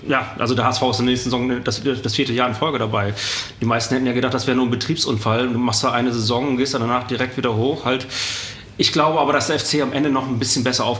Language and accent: German; Northern Germany, Germany; born there; now in Cologne, Germany; ich bin gebürtiger Norddeutscher, aber ich bin natürlich durch Studium und durch den Job schon ewig hier und ich glaube, Köln ist auch Heimat, ganz klar.